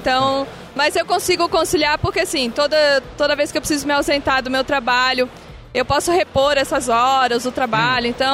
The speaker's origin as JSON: {"language": "Portuguese", "town": "Porto Alegre", "region": "Rio Grande do Sul", "country": "Brazil", "tie": "born there", "lives_now": "Florianópolis, Brazil", "said": "Eu nasci em Porto Alegre, só que eu recentemente... Tipo, eu morei por 3 anos em Porto Alegre e já fui pra Florianópolis"}